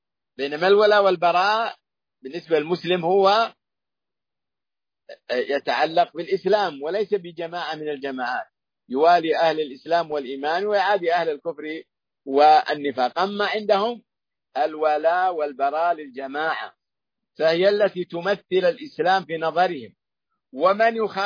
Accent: Saudi Arabia

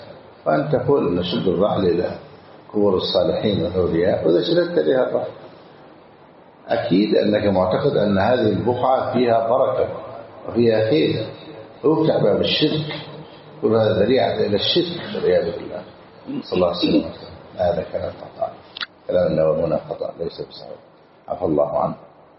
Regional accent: Egypt

